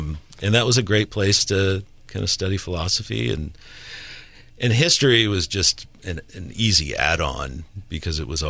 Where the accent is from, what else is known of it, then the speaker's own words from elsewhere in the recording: Palo Alto, California, United States; Both my parents, who had been born and raised in Palo Alto as well, they decided to retire up in Sonoma Valley.